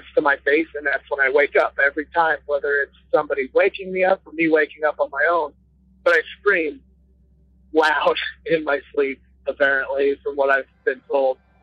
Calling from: Iowa, United States; I'm from Iowa.

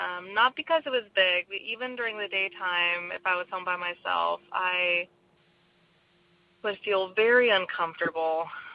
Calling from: California, United States; I am from California.

